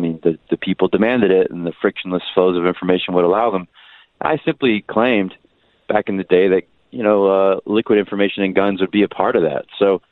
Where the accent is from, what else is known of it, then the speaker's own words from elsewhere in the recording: United States; I like being American. I like being a part of this unique history that put the popular ownership of firearms in people's hands.